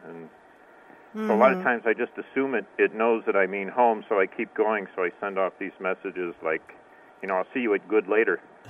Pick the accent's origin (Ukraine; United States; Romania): United States; Poway, California; I'm from Poway, California.